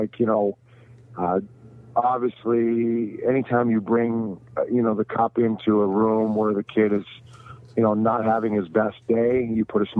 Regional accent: Hamilton, Ontario, Canada; It started in my hometown of Hamilton.

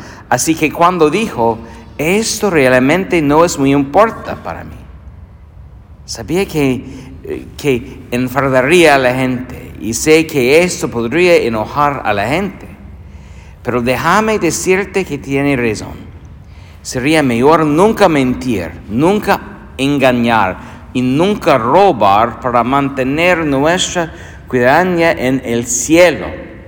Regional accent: Iowa, United States; born there; also born or lived in Ireland; Nací aquí, en Iowa, así que la ciudadanía fue fácil para empezar. Pero cuando fui a la universidad, tuve la oportunidad de volver a la ciudad de Irlanda, de donde eran mis abuelos y donde todavía tenía mi familia.

